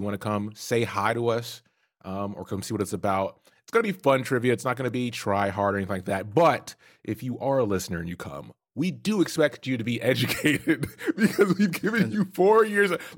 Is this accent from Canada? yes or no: yes; Canada; now in United States; As a Canadian